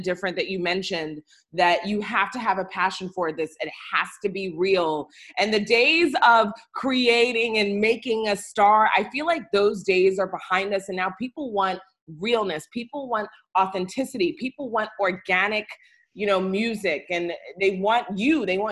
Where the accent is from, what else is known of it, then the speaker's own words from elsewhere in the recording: DC metropolitan area, United States; We have amazing, amazing talent and music coming out of the DMV. I grew up in this area.